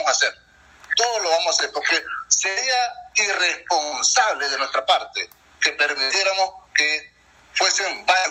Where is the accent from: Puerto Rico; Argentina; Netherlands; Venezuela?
Venezuela; Puerto La Cruz, Anzoátegui; Yo soy del puerto, hermano. Yo nací en Puerto La Cruz, vivo en Puerto La Cruz, estudié en Puerto La Cruz, me mantengo en Puerto La Cruz.